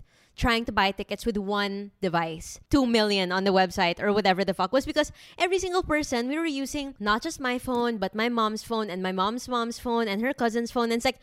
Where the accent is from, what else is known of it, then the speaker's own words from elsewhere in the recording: Philippines; nothing could beat the convenience of just watching it in my home country. And so, when I found out that … was coming to Manila